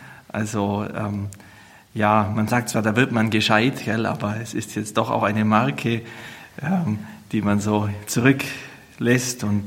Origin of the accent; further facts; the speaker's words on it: Donauwörth, Bavaria, Germany; ich komme aus dem Süden des Landkreises hier, wo ich jetzt auch Dienst tue, gebürtig aus Donauwörth. Dort bin ich aufgewachsen, zur Schule gegangen, habe das Abitur gemacht